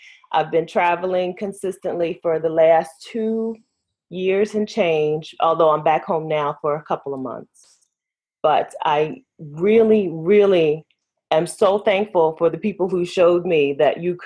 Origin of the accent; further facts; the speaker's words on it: Delaware, United States; also born or lived in Ohio / Texas; Yes, I'm from Delaware. I've lived in Ohio. I've lived in Texas.